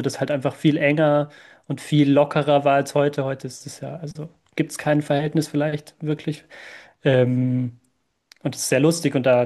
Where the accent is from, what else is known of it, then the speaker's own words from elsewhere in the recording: Germany; now in Vienna, Austria; Also ich bin 2000er Jahrgang, das heißt, ich war noch nicht auf der Welt. Ich bin Deutscher, ich beschäftige mich mit Rapid erst seit ich in Wien lebe.